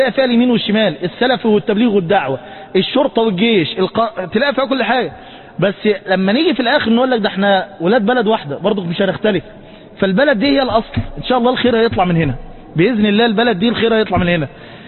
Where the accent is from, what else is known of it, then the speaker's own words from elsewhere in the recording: Egypt; أما الرأس الموجودة عندنا في مصر، تمام، فهذا أمر مكذوب.